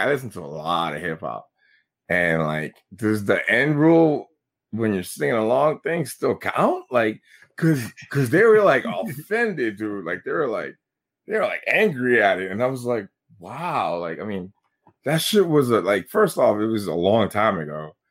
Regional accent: Bronx, New York, United States; I grew up a different way, but I grew up in the Bronx. So that's just how it was.

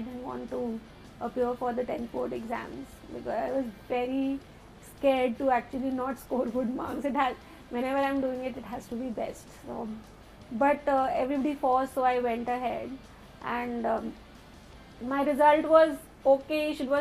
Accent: Delhi, India; Born and brought up in Delhi. My family is all based out of Delhi. I did my schooling in Delhi and after that I did my graduation from Delhi University Gargi College.

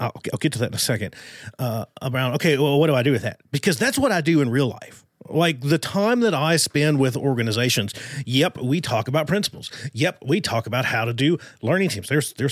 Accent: Appalachia, United States; And I'm a redneck from Appalachia.

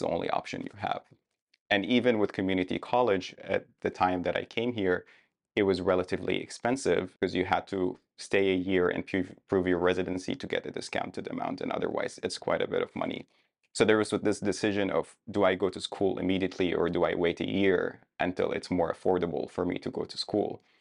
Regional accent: Abu Dhabi, United Arab Emirates; I grew up in Abu Dhabi, which is in the United Arab Emirates

